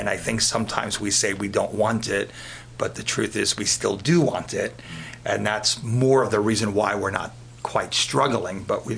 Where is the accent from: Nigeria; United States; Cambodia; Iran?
United States; New York City, New York; I'm from New York City, Queens and Brooklyn, you know, born and raised.